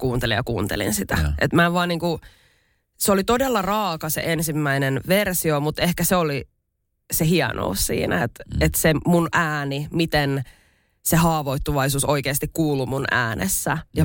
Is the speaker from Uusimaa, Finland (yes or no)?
yes; Helsinki, Uusimaa, Finland; mä oon kasvanut täällä Ruoholahdessa